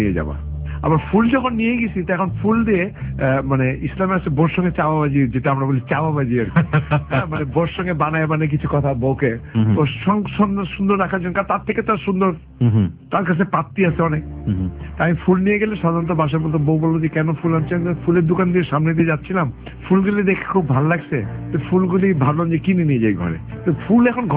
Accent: Bangladesh; আমি যে বাংলাদেশি ইয়েতে বড় হয়েছি

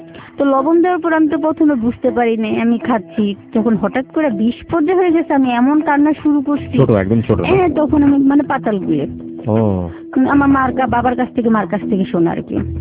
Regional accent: Sylhet, Sylhet Division, Bangladesh; আমার জন্ম জেলা, আমি সিলেট থেকে আসছি।

